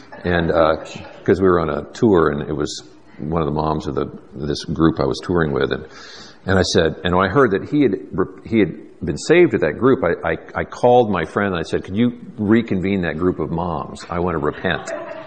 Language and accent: English; East Coast, United States; moved away as an adult; now in Northwest, United States; I'm from the East Coast, so when I came to the Northwest years ago and got on a ferry to go to Friday Harbor